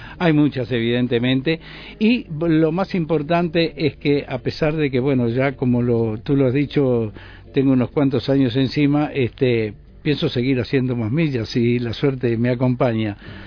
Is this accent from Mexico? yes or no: no; Montevideo, Uruguay; born there; No, yo nací en Montevideo.